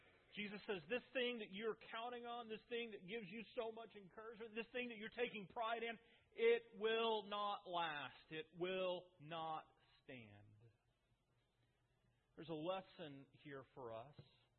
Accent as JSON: {"language": "English", "country": "United States", "said": "Now, as an American, I want to see my country do as well as it can."}